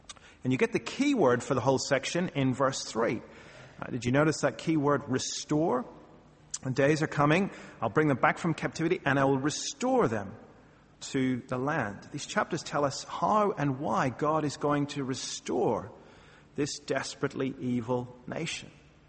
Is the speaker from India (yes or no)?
no; Ireland; now in Australia; As an Irishman, you know, I partly consider myself in exile in Australia